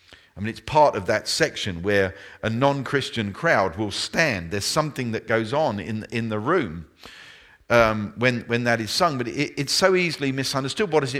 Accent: United Kingdom; I mean, I come from the United Kingdom, and that of itself has some connotations and has some history

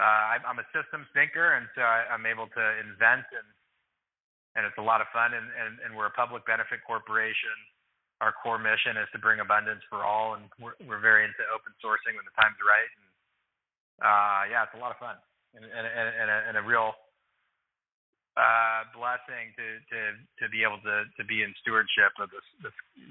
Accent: California, United States; I grew up in the Bay Area and went to the leading life science IP firm globally.

